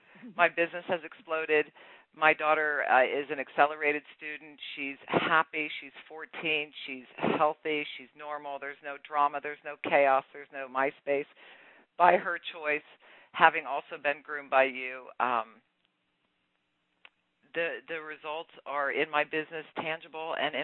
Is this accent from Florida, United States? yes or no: no; Las Vegas, Nevada, United States; I'm from the Las Vegas area.